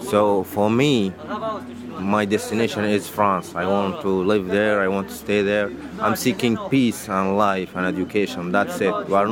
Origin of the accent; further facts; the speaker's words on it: Geneina, West Darfur, Sudan; English is a second language; moved away as an adult; now in Ventimiglia, Italy; I'm from Western state in Darfur. It's called Al Jenina City, and I arrived here about 2 weeks ago in Italy.